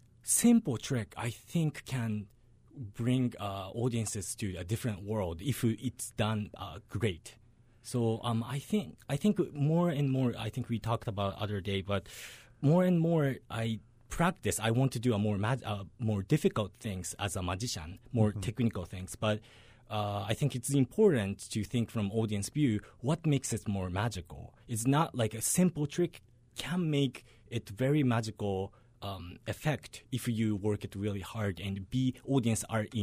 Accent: Japan; English is a second language; moved away; And I came from Japan 7 years ago.

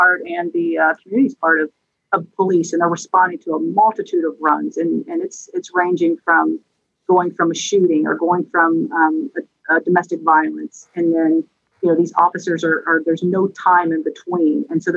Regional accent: Cincinnati, Ohio, United States; I grew up in Little Price Hill, and I've seen, I know, you know, what it's like to live in those that inner city neighborhoods.

